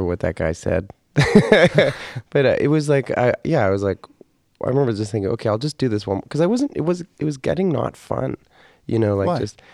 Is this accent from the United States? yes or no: no; Ottawa, Ontario, Canada; And then I found one the next day in my hometown of Ottawa.